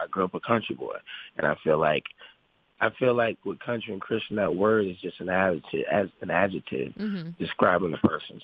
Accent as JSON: {"language": "English", "region": "Delaware", "country": "United States", "said": "They don't dress, but so in Delaware, all right, so the small town I come from, my dad, my family, they're all rednecks."}